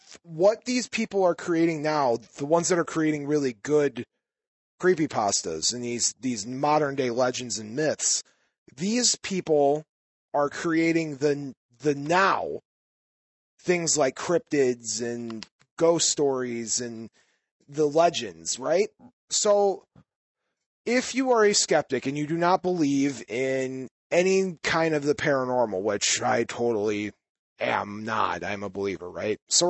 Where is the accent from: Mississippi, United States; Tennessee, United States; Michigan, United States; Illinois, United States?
Illinois, United States; Well, I grew up in the Chicagoland area.